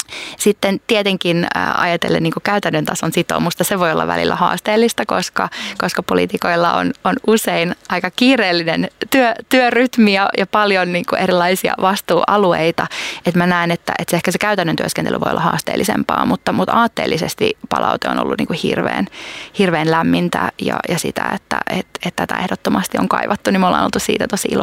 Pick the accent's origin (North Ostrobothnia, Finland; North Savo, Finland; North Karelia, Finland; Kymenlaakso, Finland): Kymenlaakso, Finland; Kotka; olen Kotkasta kotoisin ja itse Kymenlaaksosta